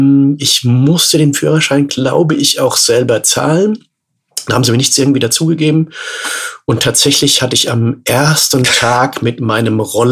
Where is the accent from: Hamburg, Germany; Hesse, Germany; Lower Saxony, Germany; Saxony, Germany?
Hesse, Germany; Groß-Gerau; Also ich komme ursprünglich aus Groß-Gerau